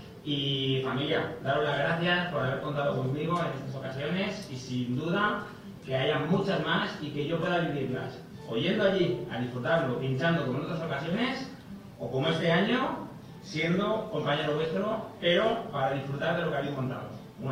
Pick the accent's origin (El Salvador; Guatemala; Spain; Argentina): Spain; Cartagena, Region of Murcia; del Hormiguero y de Cartagena.